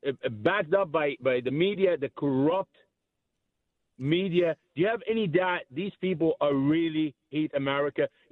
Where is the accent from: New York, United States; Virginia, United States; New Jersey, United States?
New Jersey, United States; Bayonne; also born or lived in Middle East / Maplewood / Summit; As an American, I'm born and raised in North Jersey, beautiful Garden State, Hudson County, Bayonne, right? I lived in liberal county. I lived in Maplewood for 4 years, 3 years in Summit.